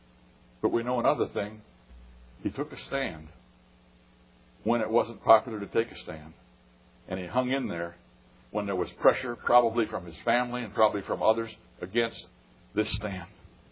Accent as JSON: {"language": "English", "region": "Wisconsin", "country": "United States", "tie": "born or raised there", "lives_now": "South Carolina, United States", "said": "I was raised in Wisconsin, but I'm a libertine as far as Wisconsin's concerned. I have a South Carolina driver's license."}